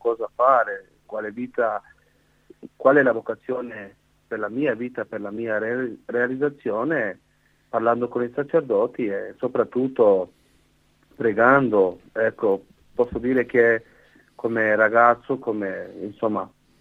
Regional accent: Zagreb, City of Zagreb, Croatia; sono dal 95, nato in agosto, sono nato e cresciuto a Zagabria in Croazia e sono ultimo dei 7 figli, una famiglia numerosa di tradizionale cattolica

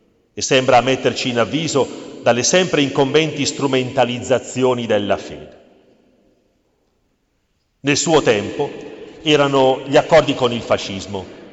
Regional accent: Trieste, Friuli-Venezia Giulia, Italy; per me che vengo da Trieste sulla rotta balcanica queste parole hanno un sapore del tutto attuale

